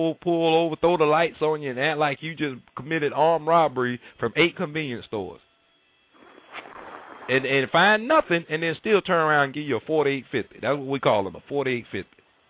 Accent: Florida, United States; I'm from Florida down here looking for some of that good, you know what I'm saying, that good pine.

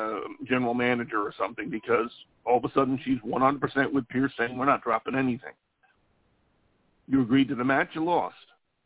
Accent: Ireland; I can understand her. I'm Irish. She's Scottish. But I can understand her fine.

